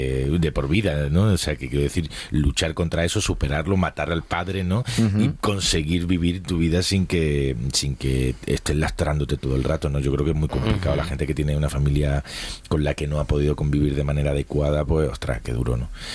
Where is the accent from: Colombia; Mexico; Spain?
Spain; Málaga, Andalusia; now in Madrid, Spain; yo me fui de mi ciudad de origen, pues ha sido muy necesario en mi vida. Uh-huh. En Madrid, si no, me habría dado algo chungo, me habría vuelto a Málaga, seguro.